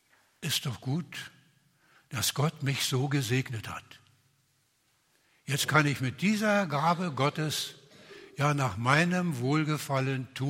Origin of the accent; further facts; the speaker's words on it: Brandenburg, Germany; Bei uns in der Prignitz waren die Hocken, das waren so 20 Garben, die aufgestellt wurden, 9 in jeder Reihe und an jeder Seite eine als Abschluss.